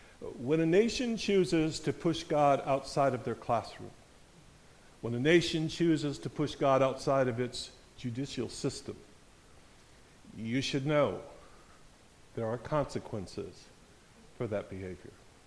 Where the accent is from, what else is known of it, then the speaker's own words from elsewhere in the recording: Burton, Michigan, United States; also born or lived in overseas; I grew up in Burton, of course, lived overseas, came back, and probably live a mile from where I was raised. And I love this part of Michigan.